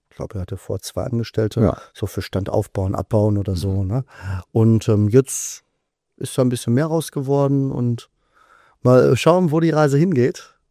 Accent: North Rhine-Westphalia, Germany; im Ruhrgebiet, wo ich herkomme.

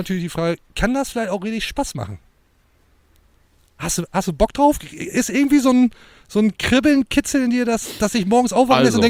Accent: Bremen, Germany; Als Bremer kennt man das.

